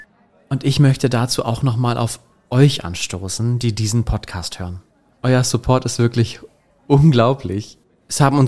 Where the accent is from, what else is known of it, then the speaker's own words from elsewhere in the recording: Hanover, Lower Saxony, Germany; Klar, das müssen wir als Hannoveraner ja auch sagen.